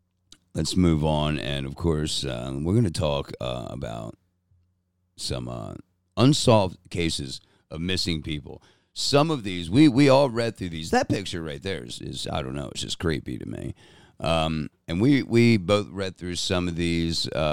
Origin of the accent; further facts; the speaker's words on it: East Coast, United States; And I love crabs. I'm from the East Coast. I've been eating like steam crabs.